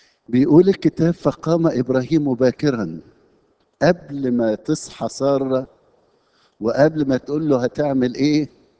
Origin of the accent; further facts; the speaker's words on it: Egypt; المسيحيين الشرقيين اللي احنا تربينا في مصر